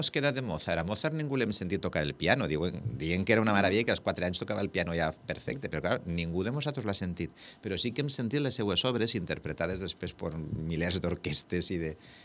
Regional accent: Vila-real, Valencian Community, Spain; com som de Vila-real

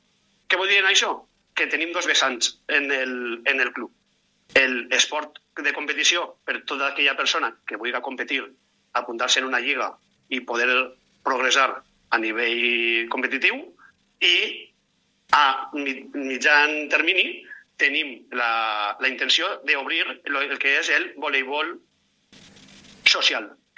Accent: Vila-real, Valencian Community, Spain; soc de Vila-real, soc del poble

